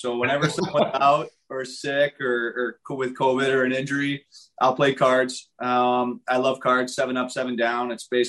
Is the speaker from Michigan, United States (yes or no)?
yes; Detroit, Michigan, United States; So I grew up in Detroit, and probably one of the best eras of Detroit hockey of all time.